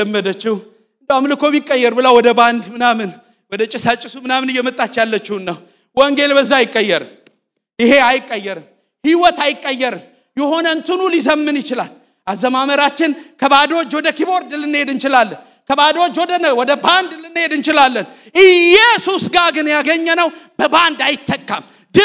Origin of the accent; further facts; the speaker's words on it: Addis Ababa, Ethiopia; ያደኩበት ሰፈር በጣም ቀውጥ ሰፈር ነው፣ መገናኛ ይባላልና